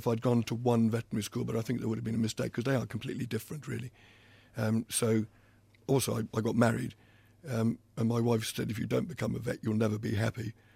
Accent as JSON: {"language": "English", "region": "Wales", "country": "United Kingdom", "tie": "born or raised there", "lives_now": "Suffolk, United Kingdom", "said": "I was born in Wales, grew up in Wales. And it was an idyllic time for children, really, the 1940s."}